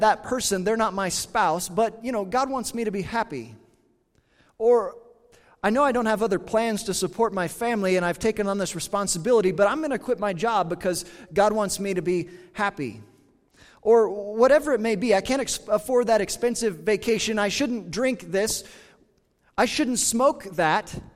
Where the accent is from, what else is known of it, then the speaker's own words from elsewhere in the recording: Kansas, United States; Well, when I grew up in Kansas and where I grew up in Kansas